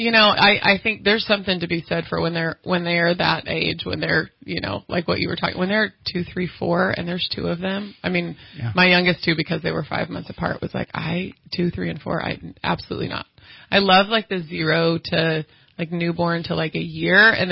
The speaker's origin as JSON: {"language": "English", "town": "Dallas-Fort Worth", "region": "Texas", "country": "United States", "tie": "born or raised there", "said": "I was born and raised in Dallas-Fort Worth and grew up there, lived there my whole life."}